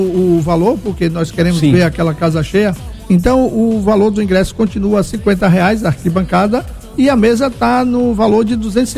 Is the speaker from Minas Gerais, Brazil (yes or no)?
no; Salvador, Bahia, Brazil; accent: Baiano; moved away as an adult; now in Aracaju, Brazil; Isso, eu sou de Salvador. Mas moro aqui em Aracaju, tem 16 anos já.